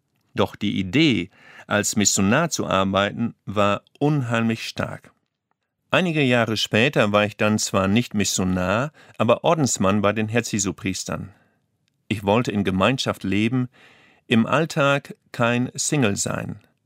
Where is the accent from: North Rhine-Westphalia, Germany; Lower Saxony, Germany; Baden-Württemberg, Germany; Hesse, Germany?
Lower Saxony, Germany; Ich bin im Emsland aufgewachsen, wo der Pfarrer eine Autorität war.